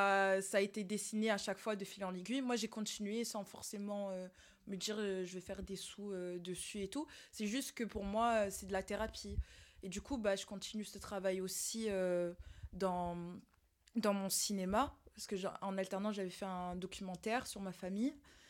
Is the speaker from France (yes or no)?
yes; Marseille, Provence-Alpes-Côte d'Azur, France; now in Lyon, France; Moi, quand j'étais à l'école à Lyon, donc du coup, je me sentais très seule, loin de ma famille parce que je viens de Marseille.